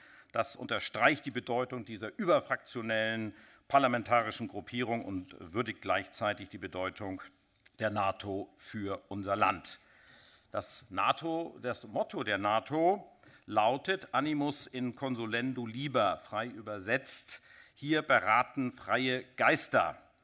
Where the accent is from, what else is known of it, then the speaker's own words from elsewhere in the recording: Schleswig-Holstein, Germany; das ist für mich als Schleswig-Holsteiner nicht ganz leicht, in Niedersachsen